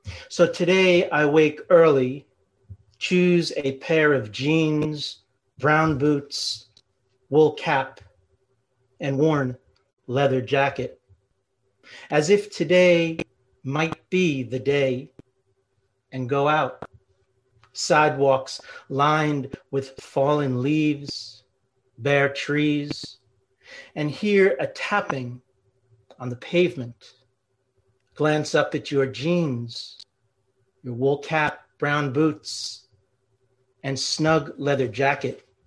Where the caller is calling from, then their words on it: New Jersey, United States; I'm reading from New Jersey in the United States, and don't ever take democracy for granted.